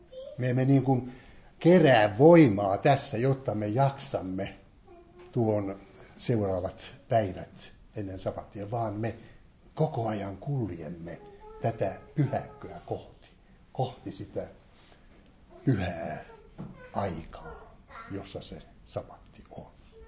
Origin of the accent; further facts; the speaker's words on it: Tampere, Pirkanmaa, Finland; me tulimme sieltä Toivonlinnasta joululomalle tamperelaiset